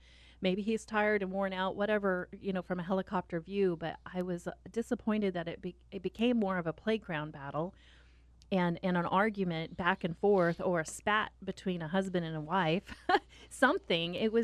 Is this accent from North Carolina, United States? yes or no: no; Oregon, United States; And I am so proud to say that I'm from Oregon